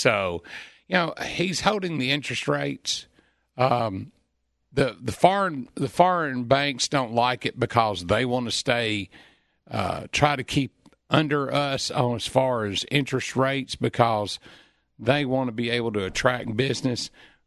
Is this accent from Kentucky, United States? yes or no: yes; Kentucky, United States; you get to Elizabethtown, or as we're from Kentucky, call E-Town